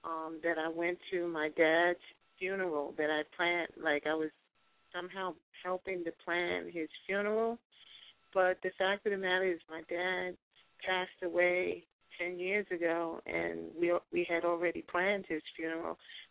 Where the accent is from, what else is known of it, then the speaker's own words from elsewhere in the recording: Brooklyn, New York, United States; I'm from Brooklyn, New York.